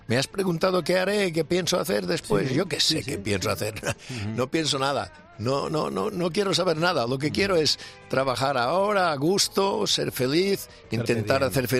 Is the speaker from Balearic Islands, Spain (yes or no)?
yes; Balearic Islands, Spain; pero en Mallorca, en mi tierra, mi cumpleaños.